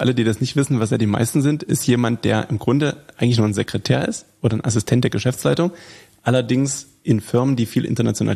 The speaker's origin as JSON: {"language": "German", "town": "Riesa", "region": "Saxony", "country": "Germany", "tie": "born or raised there", "also_born_or_lived": "Pirna", "moved": "as an adult", "lives_now": "Ruhland, Germany", "said": "Ich bin aufgewachsen, bis ich 19 war in Riesa. Dann bin ich nach Pirna gezogen, habe dann dort meine Ausbildung gemacht. Und dann bin ich mit einem kurzen Zwischenstopp im Ausland hier nach Ruhland und Schwarzheide gekommen. Der Liebe nach, sage ich immer."}